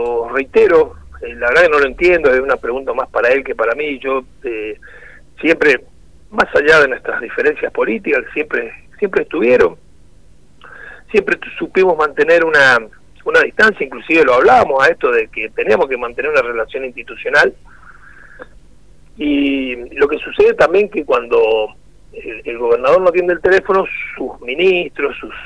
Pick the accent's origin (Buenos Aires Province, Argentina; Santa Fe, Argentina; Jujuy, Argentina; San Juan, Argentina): San Juan, Argentina; Rivadavia; los rivadavienses también somos sanjuaninos.